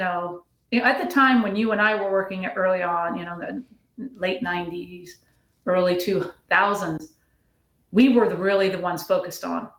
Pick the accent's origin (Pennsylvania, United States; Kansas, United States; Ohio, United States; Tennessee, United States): Ohio, United States; Regionally, it worked if you wanted to put me back close to family because I'm from Ohio.